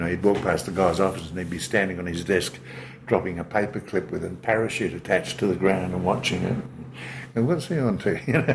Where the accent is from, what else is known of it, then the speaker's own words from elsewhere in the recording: Adelaide, South Australia, Australia; because when I came from Adelaide, I had a letter of introduction to Stan Rofe from an Adelaide DJ, Bob Francis.